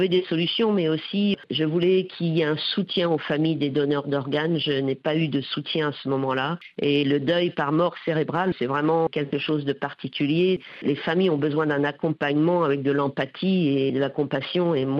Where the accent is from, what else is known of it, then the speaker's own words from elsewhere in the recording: Normandy, France; moved away as an adult; also born or lived in Abidjan, Côte d'Ivoire / Paris, France / Dakar, Senegal; je suis née en Normandie, où j'ai grandi. J'ai travaillé dans le transport maritime et j'ai quitté Le Havre à 27 ans pour aller travailler en Côte d'Ivoire, à Abidjan, et puis ensuite à Paris